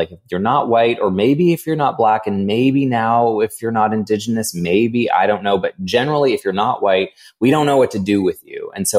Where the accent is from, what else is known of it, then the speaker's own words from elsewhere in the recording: Edmonton, Alberta, Canada; born there; I was born in Edmonton. And then the second thing I wrote was I was born in 1981.